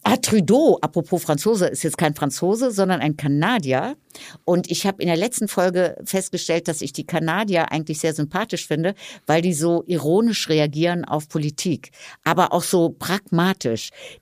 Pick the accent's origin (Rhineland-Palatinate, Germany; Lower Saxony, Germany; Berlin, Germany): Rhineland-Palatinate, Germany; Riol; Mering ist ja, liegt gegenüber von meinem Heimatdorf Rioll.